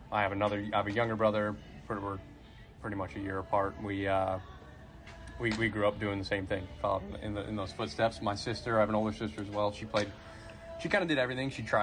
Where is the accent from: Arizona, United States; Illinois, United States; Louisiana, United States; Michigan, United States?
Michigan, United States; Detroit; Growing up in Detroit, we kind of – it's quite a bit.